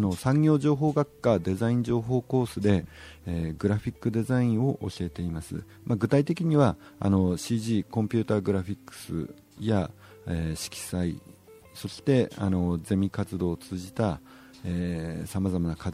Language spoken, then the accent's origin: Japanese; Fukushima, Japan; 海外に行って福島から来ましたよって言うと皆さん驚いた顔をされるんですね